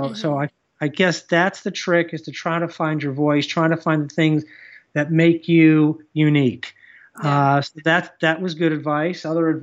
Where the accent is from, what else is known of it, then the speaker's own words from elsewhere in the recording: Batavia, New York, United States; John Gardner, who is a semi-famous author from my hometown of Batavia, New York, has several of his books.